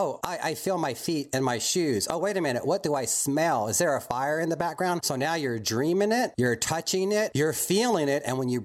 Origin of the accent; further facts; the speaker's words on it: Texas, United States; because I'm from Texas and you can see forever because it's so flat.